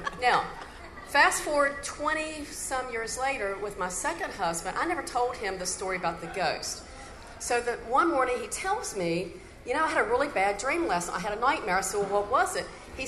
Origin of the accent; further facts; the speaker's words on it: West Virginia, United States; now in South Carolina, United States; West Virginia. But originally, the house my dad built in West Virginia, I grew up in, into adulthood.